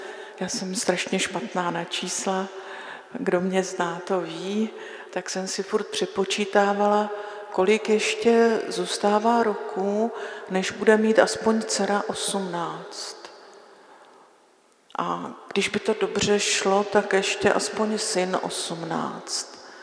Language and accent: Czech; Haná, Czechia; Já nevím, jestli je to tím, že já jsem Hanačka a u nás na Hané, než se rozkéveme, tak to všechno trvá trochu díl.